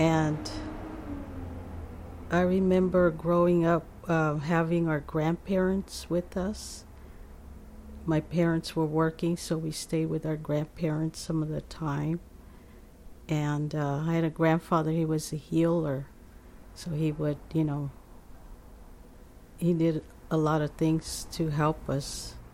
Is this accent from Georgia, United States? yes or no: no; Oakland, California, United States; I was born in Berkeley, California. However, I was raised in Oakland.